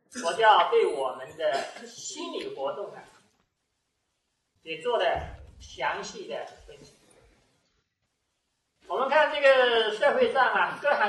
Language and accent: Chinese; China; 其实这里面是包含着我们中国人讲的知、情、意。